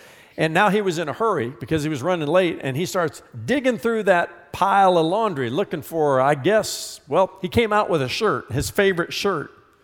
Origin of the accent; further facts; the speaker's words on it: Indiana, United States; I was from the Midwest. I was from Indiana.